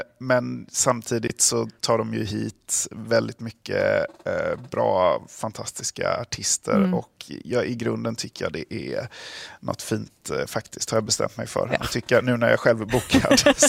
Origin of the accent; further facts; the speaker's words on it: Gothenburg, Västra Götaland County, Sweden; Även om man också har huset visst agg mot Way Out West som göteborgare.